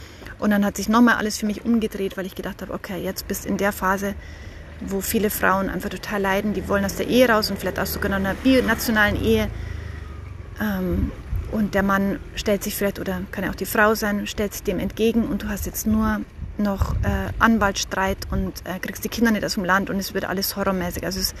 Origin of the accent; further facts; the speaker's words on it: Germany; moved away as an adult; nach Deutschland zurückgehe mit den Kindern und auch wieder in meine Heimat stand und genau